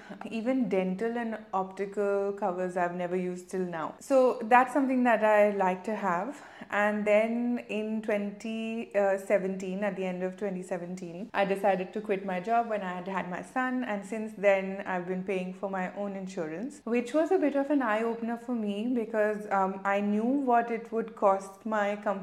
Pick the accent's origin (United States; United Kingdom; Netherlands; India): India; I grew up in India where there is no medical insurance largely.